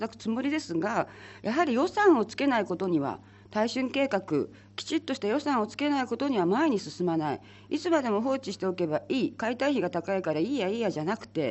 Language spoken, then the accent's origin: Japanese; Shinmachi, Gunma, Japan; 高崎市と私の地元新町が合併して20年経ちました。